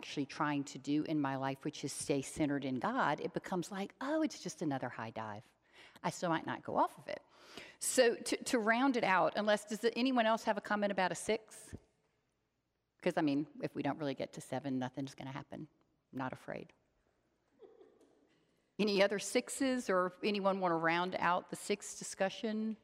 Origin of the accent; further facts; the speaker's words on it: New Orleans, Louisiana, United States; I grew up in New Orleans, so I wasn't at Carowinds